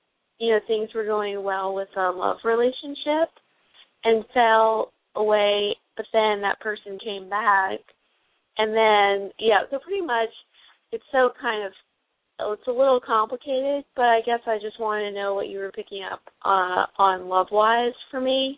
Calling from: New York, United States; I'm calling from New York.

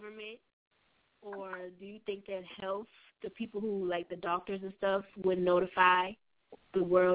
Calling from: South Carolina, United States; I'm calling from South Carolina.

